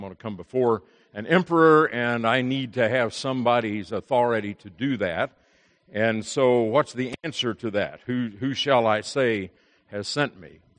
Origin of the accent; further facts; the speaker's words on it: Indianapolis, Indiana, United States; The city, I grew up in Indianapolis, and the paper there, very conservative newspaper